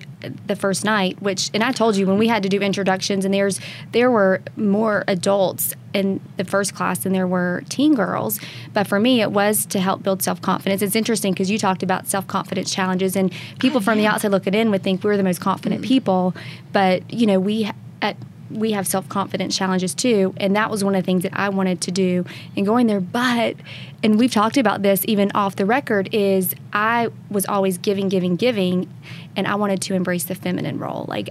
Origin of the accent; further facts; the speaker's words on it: Myrtle Beach, South Carolina, United States; I grew up in Myrtle Beach, so I would do bikini contests.